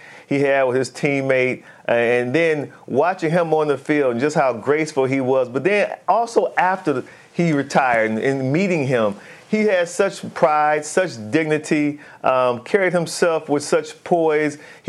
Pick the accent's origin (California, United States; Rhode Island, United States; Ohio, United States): Ohio, United States; Cleveland; I remember growing up in Cleveland. Back then, I grew up in the era where we watched guys like Tony Dorsett and Walter Payton.